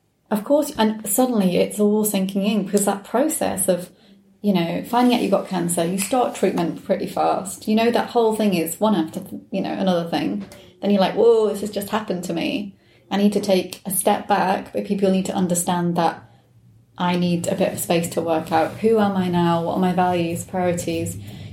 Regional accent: Wales, United Kingdom; now in London, United Kingdom; I was brought up in West Wales. I don't know if I would have made the jump to move to London 11 years ago.

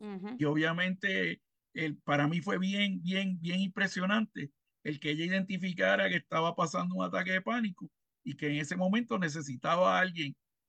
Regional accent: Puerto Rico; como puertorriqueños, entiendo que tenemos que tomar conciencia

